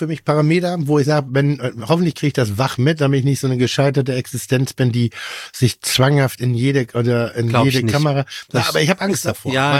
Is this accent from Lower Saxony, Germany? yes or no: no; Pinneberg, Schleswig-Holstein, Germany; also born or lived in Elmshorn; Ich denke immer, ich bin Schleswig-Holsteiner. Ich bin in Lemzorn geboren, da sind die Kölnflocken erfunden worden und Pinneberg groß geworden.